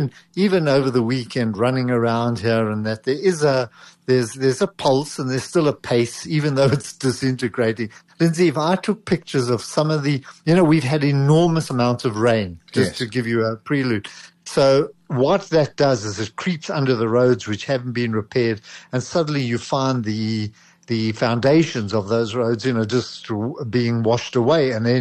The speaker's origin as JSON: {"language": "English", "town": "Johannesburg", "region": "Gauteng", "country": "South Africa", "tie": "born or raised there", "said": "When I grew up in Joburg, you know, the levels of IT, of technology, were at a substantially lower level than they are now."}